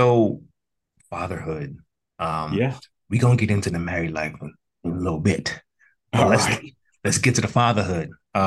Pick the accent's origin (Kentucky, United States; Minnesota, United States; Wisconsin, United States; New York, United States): New York, United States; I'm from New York, they couldn't be, they didn't even leave the Bronx.